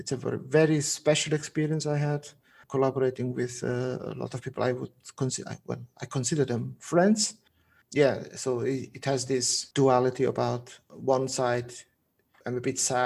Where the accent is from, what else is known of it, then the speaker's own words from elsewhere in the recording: Zurich, Switzerland; English is a second language; also born or lived in Portugal; I grew up in Switzerland most of my life, so this very strong Zurich accent keeps popping up in Germanic languages.